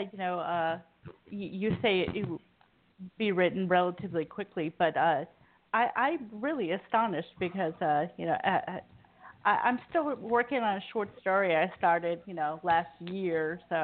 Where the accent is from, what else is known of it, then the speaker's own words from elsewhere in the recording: New York, United States; now in Tennessee, United States; But I was born in New York. So, you know, I lived a lot of, you know, my life in upstate New York, and it's way colder up there.